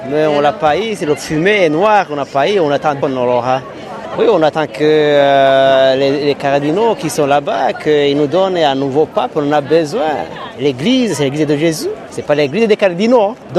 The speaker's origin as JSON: {"language": "French", "country": "Burundi", "said": "Je suis burundais"}